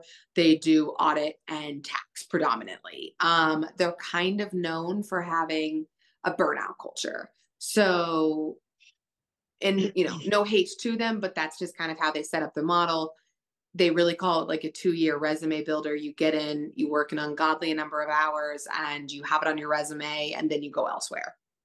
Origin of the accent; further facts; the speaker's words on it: Lee's Summit, Missouri, United States; Yeah. Okay. I was raised in Lee Summit. So Lee Summit High School.